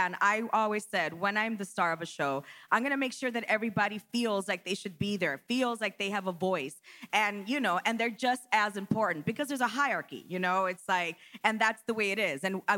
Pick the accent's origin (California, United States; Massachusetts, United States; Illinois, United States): Illinois, United States; Chicago; Well, I am originally from Chicago.